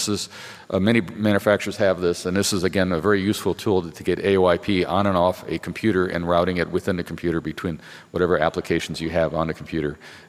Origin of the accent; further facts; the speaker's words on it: Michigan, United States; he's actually from Michigan, my home state